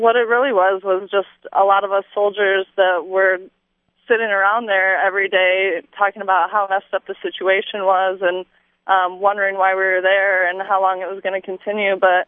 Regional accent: Clio, Michigan, United States; I am. I was raised in Clio.

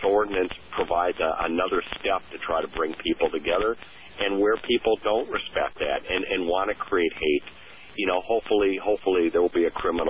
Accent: Midwest, United States; I grew up in the Midwest in a small city

